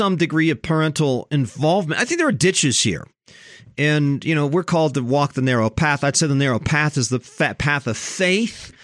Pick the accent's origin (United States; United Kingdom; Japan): Japan; I grew up on Sandlots, actually mostly in Japan because we were missionary kids.